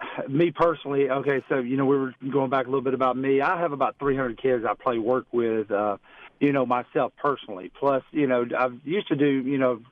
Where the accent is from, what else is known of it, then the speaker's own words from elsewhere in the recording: Hartsville, Alabama, United States; Just like any other kid, I think growing up, I'm from Alabama. I grew up in Hartsville, Alabama, and just love playing sports.